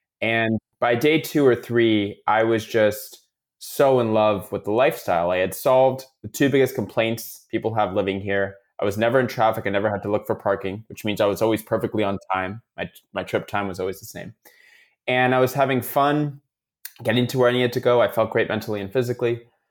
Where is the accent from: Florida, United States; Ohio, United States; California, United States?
California, United States; Los Angeles; I'm born and raised in Los Angeles, which means I was born and raised to drive a car everywhere.